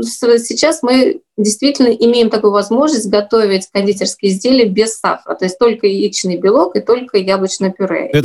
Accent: Voskresensk, Moscow Oblast, Russia; born there; я родилась не в Коломне, в соседнем городе Воскресенске, и отучившись здесь в Коломне в институте

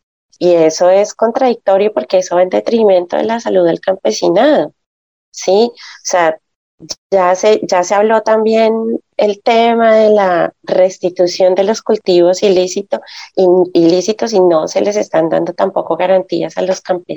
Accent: Colombia; moved away; nuestro papel acá como colombianos en el exterior, colombianos y colombianas en el exterior

